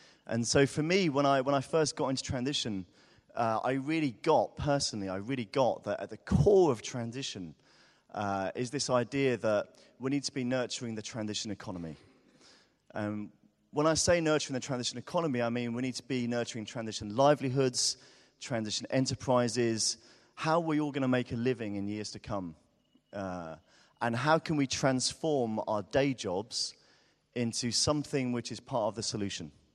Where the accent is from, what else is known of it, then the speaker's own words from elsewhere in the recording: Brighton, South East England, United Kingdom; from Brighton on the south coast of England.